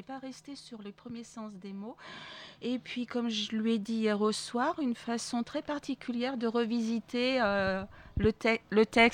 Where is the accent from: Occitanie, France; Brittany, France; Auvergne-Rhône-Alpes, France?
Auvergne-Rhône-Alpes, France; Lyon; Alors, moi, je ne suis pas née en Limousin. Je suis lyonnaise. Et ma maman, voilà, nous a traînés dans ses valises en déménageant de Lyon à Thonon-les-Bains